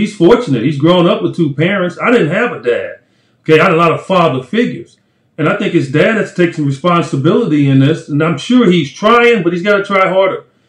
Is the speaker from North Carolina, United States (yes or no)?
no; Chicago, Illinois, United States; I grew up in Chicago. I probably have one or two good friends from my childhood.